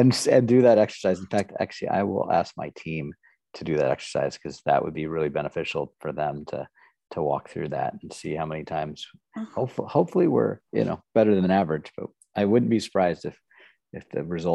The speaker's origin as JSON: {"language": "English", "region": "Nebraska", "country": "United States", "tie": "born or raised there", "also_born_or_lived": "Houston, Texas", "said": "So I grew up in Nebraska for the most part. I lived in Houston, Texas for 1 year when I was 4. That's like my earliest memory was Houston, Texas. But that didn't last long. Grew up in Nebraska."}